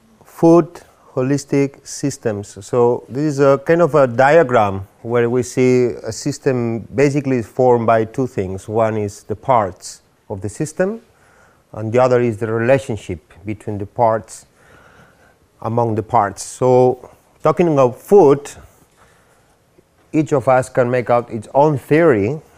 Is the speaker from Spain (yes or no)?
yes; Spain; English is a second language; I'm basically from Spain. I'm a cook. And in Spain, the food is awesome